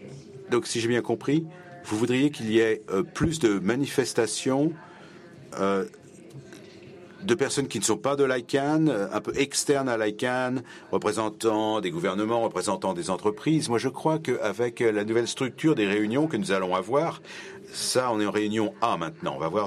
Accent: Rabat, Rabat-Salé-Kénitra, Morocco; Et je suis de Rabat, je suis étudiante à Rabat.

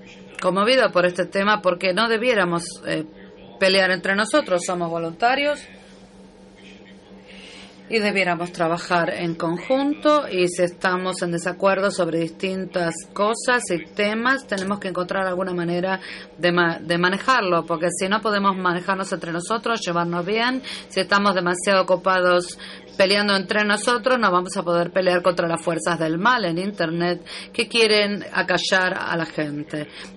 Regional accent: Vancouver, British Columbia, Canada; Spanish is a second language; now in Toronto, Canada; Vengo de Toronto, pero vengo originalmente de Vancouver con otros dos amigos de la secundaria.

